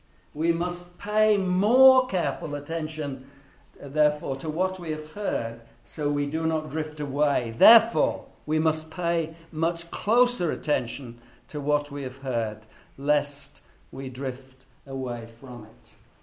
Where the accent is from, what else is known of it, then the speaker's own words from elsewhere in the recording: Yorkshire and the Humber, United Kingdom; I'm a Yorkshireman who went to university in Manchester.